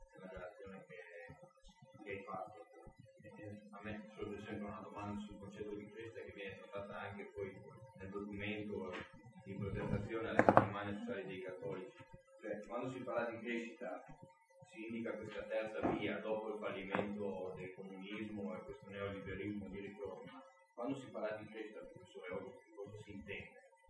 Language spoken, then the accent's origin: Italian; Verona, Veneto, Italy; vengo da Verona, del movimento sindacale